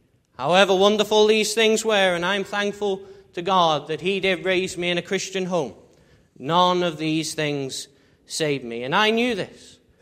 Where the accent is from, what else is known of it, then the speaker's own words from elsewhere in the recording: Liverpool, North West England, United Kingdom; moved away as an adult; now in North Yorkshire, United Kingdom; I'm not an Ulsterman. I'm originally from Liverpool, across the water there, and from the Liverpool Free Presbyterian Church. But then, about 5 years ago now, after I finished school, my family, we all uprooted, and we moved to North Yorkshire.